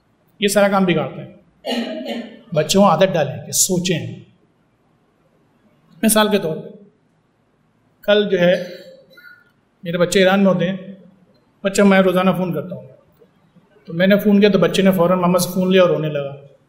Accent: Pakistan; آج ہمیں فخر نہیں ہے کہ میں پاکستانی ہوں، مجھے فخر نہیں کہ میں شیعہ ہوں، میں اپنا مذہب چھپاتا ہوں، اپنی ملیت چھپاتا ہوں.

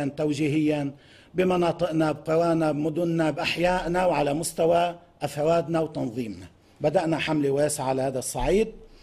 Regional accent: Lebanon

